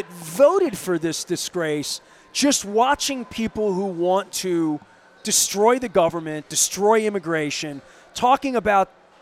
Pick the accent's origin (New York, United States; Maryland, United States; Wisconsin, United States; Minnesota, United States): Maryland, United States; Dundalk; I grew up in Dundalk, and I grew up in Archie Bunker's Dundalk, as I say.